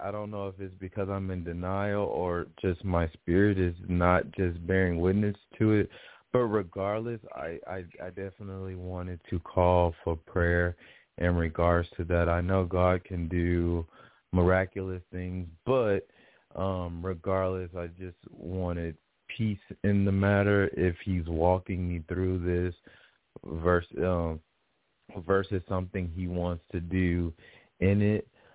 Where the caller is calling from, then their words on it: Houston, Texas, United States; I'm calling from Houston, Texas.